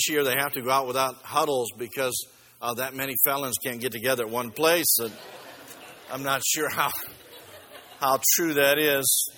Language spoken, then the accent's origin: English; Ohio, United States; I'm from Ohio. And I married a Texan.